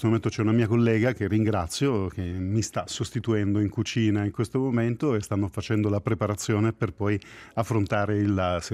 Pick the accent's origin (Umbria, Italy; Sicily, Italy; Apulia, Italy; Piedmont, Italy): Apulia, Italy; born there; Io sono nato in Puglia, un piccolo paesino in provincia di Brindisi, perciò gli ingredienti erano quelli.